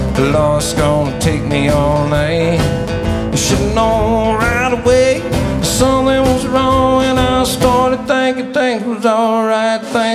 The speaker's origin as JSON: {"language": "English", "region": "Oregon", "country": "United States", "said": "And being from Oregon, I hadn't really driven in a l"}